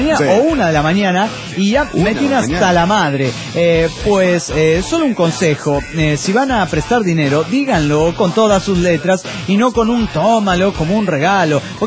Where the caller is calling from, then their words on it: Guadalajara, Jalisco, Mexico; Soy genéticamente incomprensible de Guadalajara, Jalisco, México.